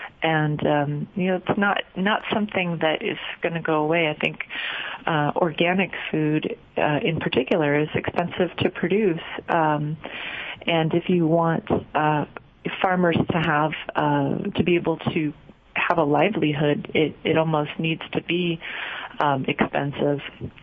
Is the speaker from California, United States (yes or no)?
yes; California, United States; Oh, I grew up mostly in California.